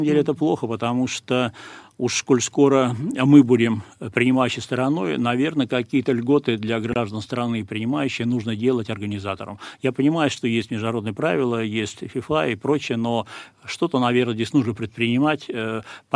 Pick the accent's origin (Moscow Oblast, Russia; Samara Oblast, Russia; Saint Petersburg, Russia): Saint Petersburg, Russia; now in Moscow, Russia; 2001 года я живу и работаю в Москве, но я горд тем, что я был, есть и буду петербуржцем. Для меня Петербург — это моя родина, это мой родной город. Я не считаю себя, не буду никогда считать москвичом